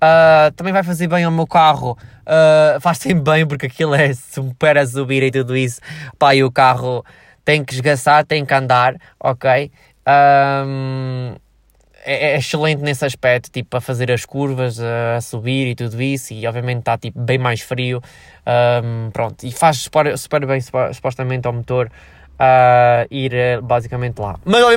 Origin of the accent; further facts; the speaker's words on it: Switzerland; Eu inclusive venho da Suíça, né? Tipo, nasci na Suíça, então tipo a neve é completamente normal para mim